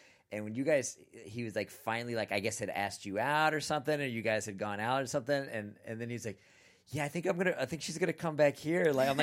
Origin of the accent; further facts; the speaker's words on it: Sacramento, California, United States; Yeah, I'm from Northern California.